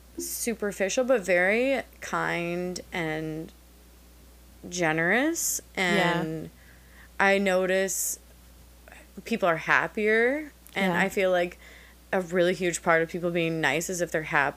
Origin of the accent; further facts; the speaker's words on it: Minneapolis, Minnesota, United States; I don't really miss Minneapolis, my hometown, anymore